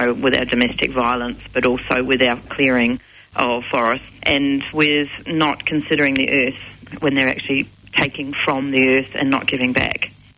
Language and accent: English; Adelaide, South Australia, Australia; I was born in Adelaide, in the foothills of Adelaide, near the Green Hill. Spent the first 21 years of my life growing up there and exploring the hills and the bush